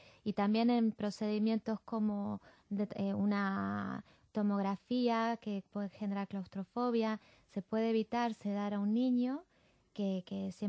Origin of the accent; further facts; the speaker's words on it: Argentina; es como es argentina, yo también, pero como es argentina le gusta la mira.